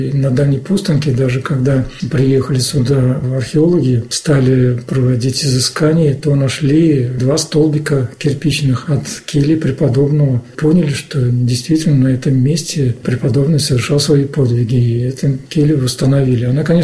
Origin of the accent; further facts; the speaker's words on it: Sarov, Nizhny Novgorod Oblast, Russia; я родился здесь, в Сарове, да, и всю жизнь прожил здесь. Жили мы недалеко вот от городского кладбища. Здесь был поселочек молодежный.